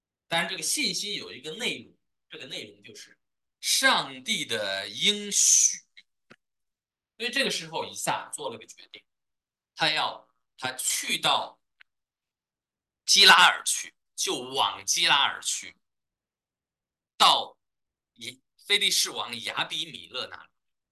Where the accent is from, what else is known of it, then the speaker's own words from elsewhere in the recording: China; moved away as an adult; now in United States; 我们中国人更是有这样的传统。我们移民来美国，也就是这个原因，水草丰富，我们就来了。